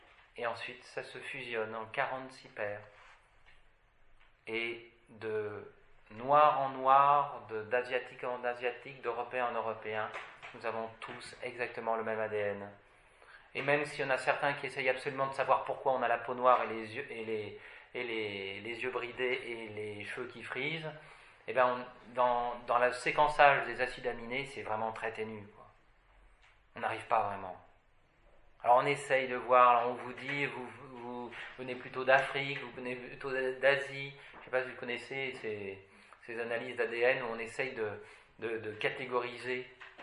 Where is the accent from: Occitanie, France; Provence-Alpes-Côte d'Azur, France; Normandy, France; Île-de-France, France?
Île-de-France, France; Paris; c'est mon côté du Titi parisien du 12e arrondissement. Non. Je suis corse par mon père